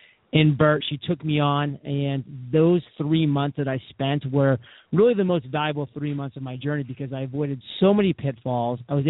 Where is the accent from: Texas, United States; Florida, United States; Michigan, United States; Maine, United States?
Maine, United States; now in San Diego, United States; I was in it for 4 years in both commercial and residential real estate here in San Diego and in my home state of Maine.